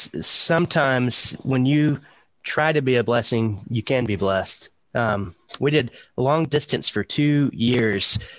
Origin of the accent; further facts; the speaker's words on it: Athens, Georgia, United States; also born or lived in Rayle; I'm originally from a little town on east of Athens on 78 called Rail, Georgia. It's got one little blinky light. It's in Wilkes County, but I grew up in Athens after the age of 10.